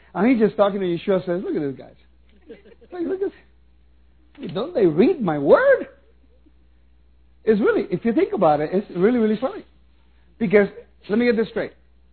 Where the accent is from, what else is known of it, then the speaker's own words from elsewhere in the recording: Puerto Rico; born there; Yeah, I was born in Puerto Rico, but I found from Spain. We're all Jewish.